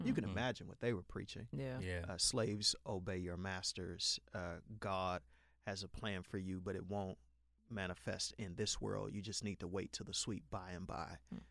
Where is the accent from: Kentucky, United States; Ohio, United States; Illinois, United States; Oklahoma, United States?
Illinois, United States; Chicago; born there; I was born December 18 in Chicago on the far south side